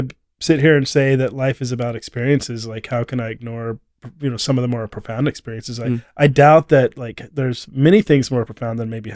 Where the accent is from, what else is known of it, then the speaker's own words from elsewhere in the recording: Houston, Texas, United States; But since I grew up in Houston, lived there for 40 years, never lived anywhere else.